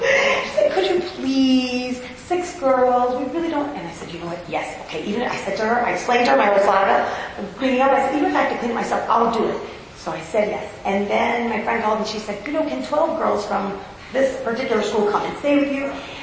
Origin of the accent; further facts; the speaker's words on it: Memphis, Tennessee, United States; By the way, I'm from Memphis originally.